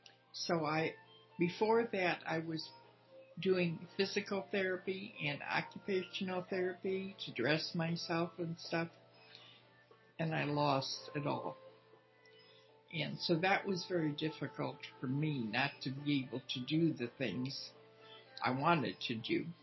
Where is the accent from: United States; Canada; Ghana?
United States; Saint Paul, Minnesota; moved away as an adult; also born or lived in Texas / Mountain Home, Arkansas; I'm originally from St. Paul, Minnesota. When I was about 35, we all moved to Texas.